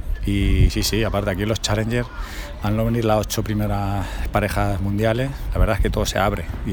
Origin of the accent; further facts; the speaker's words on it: Yecla, Region of Murcia, Spain; now in Barcelona, Spain; yo soy de Yecla, estoy afincado en Barcelona y me he sentido como en casa